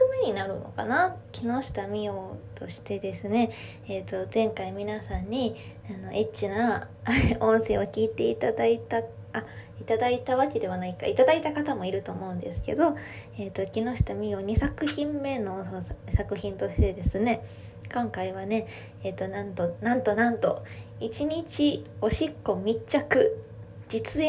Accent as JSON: {"language": "Japanese", "region": "Kanagawa", "country": "Japan", "said": "で、出身地の方なんですけど、出身地は、神奈川県です。"}